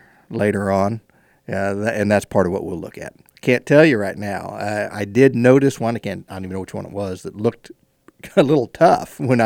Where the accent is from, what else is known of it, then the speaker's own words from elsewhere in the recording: Kansas, United States; and of course I come from Western Kansas. Well, we call it Western Kansas if we live here. It was North Central when I lived there, so sure. It's Phillips County.